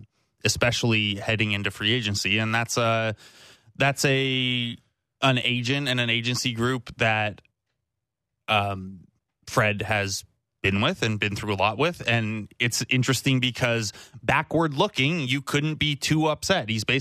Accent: Canada; I'm Canadian.

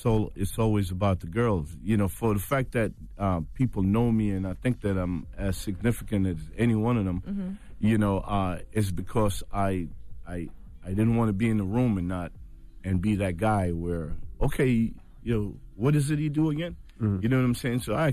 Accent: Brooklyn, New York, United States; You know, he's from the Bronx. I'm from Brooklyn.

